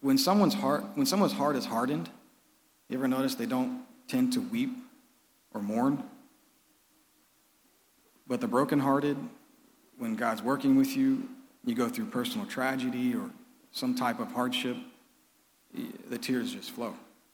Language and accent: English; Texas, United States; I'm from Texas originally, so it's like its own country.